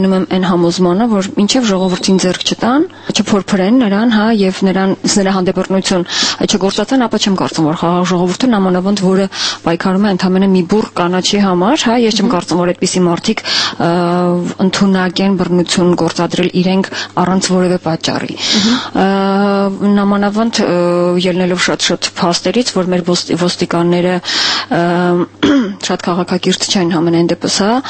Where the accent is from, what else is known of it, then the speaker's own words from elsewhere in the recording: Yerevan, Armenia; չեմ կարողանում անցնել զուտ որպես Երևանցի, որպես քաղաքացի։